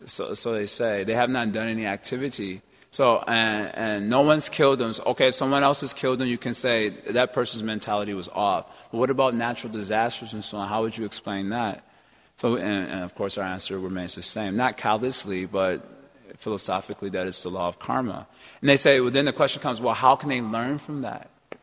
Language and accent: English; Chicago, Illinois, United States; we're from Chicago, so we were wanting the Bulls to win.